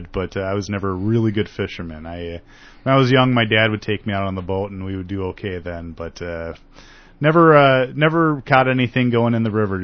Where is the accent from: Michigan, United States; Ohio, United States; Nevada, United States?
Ohio, United States; Newark; born there; I was born in Newark, Ohio.